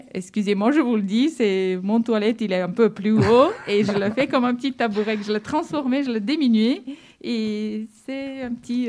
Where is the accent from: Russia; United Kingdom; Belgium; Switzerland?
Russia; French is a second language; now in France; je suis de la Russie. J'ai vécu ma vie, mes dernières 8 ans ici en France